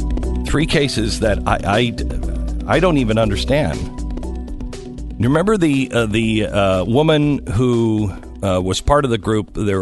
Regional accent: Seattle, Washington, United States; the reason why I ask, I'm from Seattle.

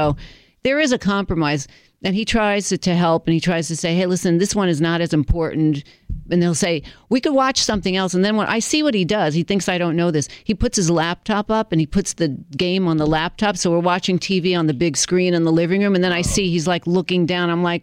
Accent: New York, United States; because I grew up in New York and I have all my friends and my family there

